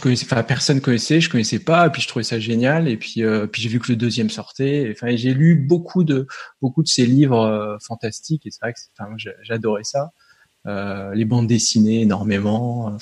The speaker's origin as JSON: {"language": "French", "town": "Nancy", "region": "Grand Est", "country": "France", "tie": "born or raised there", "said": "Non, on est du nord-est, à Nancy, plus exactement. Ouais. Donc un petit peu loin des montagnes, bien qu'il y ait les Vosges pas très loin."}